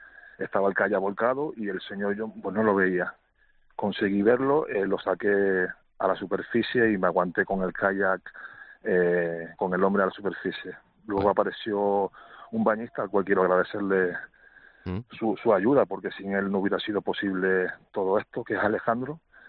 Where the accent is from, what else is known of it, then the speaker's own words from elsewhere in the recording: Tazacorte, Canary Islands, Spain; yo soy de Tasacorte, soy bagañete y hincapié, pues nacido ahí, en el puerto, vamos, que me he criado en la zona de costa de esa playa.